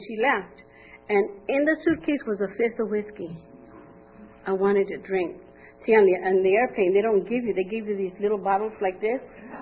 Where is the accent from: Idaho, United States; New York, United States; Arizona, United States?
Arizona, United States; And I said, "You don't know me. I'm from Arizona. Get out of here."